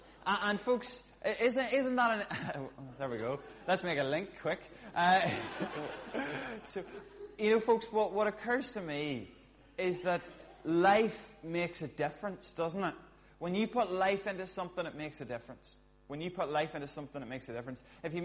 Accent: Smithborough, County Monaghan, Ireland; I'm from Monaghan.

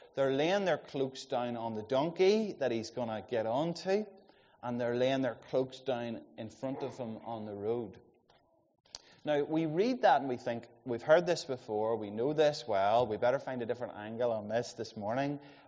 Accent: Ulster, Ireland; Some of you maybe don't know, I grew up in Monaghan

